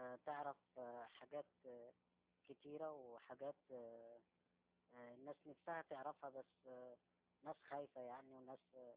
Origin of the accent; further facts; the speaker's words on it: Marrakesh, Marrakesh-Safi, Morocco; من مواليد 76، من مراكش بالضبط يعني من المغرب، بس بتكلم مصري